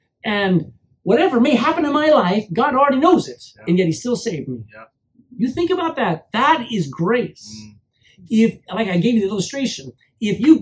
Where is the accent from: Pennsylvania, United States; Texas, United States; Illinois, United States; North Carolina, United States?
Texas, United States; I mean, I'm from Texas. I mean, Texas is big, but I'm not going to tell you what it's big of.